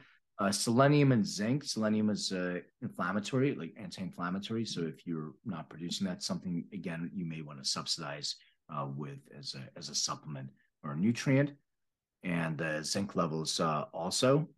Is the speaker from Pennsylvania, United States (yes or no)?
yes; Philadelphia, Pennsylvania, United States; now in Los Angeles, United States; Oh, well, I'll tell you, I'm from Philly. I live in LA for the last 15 years.